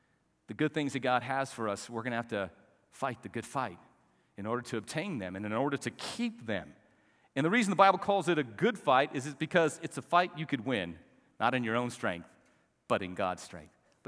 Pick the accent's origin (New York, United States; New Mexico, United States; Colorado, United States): New Mexico, United States; Albuquerque; But you see, I grew up in Albuquerque, and it wasn't an option.